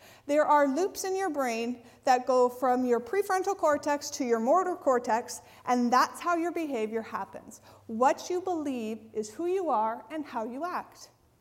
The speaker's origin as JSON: {"language": "English", "town": "Oshawa", "region": "Ontario", "country": "Canada", "said": "I'm from Oshawa"}